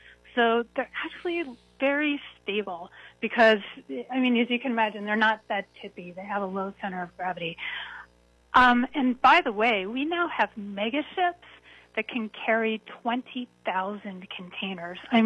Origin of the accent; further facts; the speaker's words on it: Philadelphia, Pennsylvania, United States; also born or lived in Baltimore, United States; Well, Dave, I'm from the East Coast. You know, I was born in Baltimore, another big port. Raised in Philadelphia, went to school in New York.